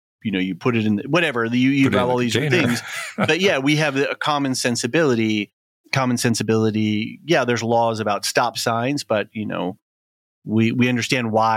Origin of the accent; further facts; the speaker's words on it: Seattle, Washington, United States; I'm originally from Seattle